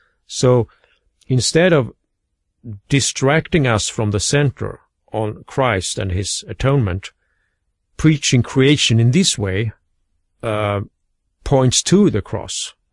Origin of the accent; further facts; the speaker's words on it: Sweden; English is a second language; So I'm from Sweden